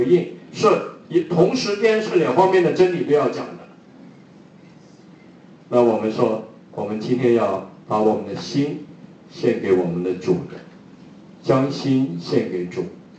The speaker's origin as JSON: {"language": "Chinese", "country": "China", "said": "那我们中国人呢，常常讨论的就是知与行的问题。"}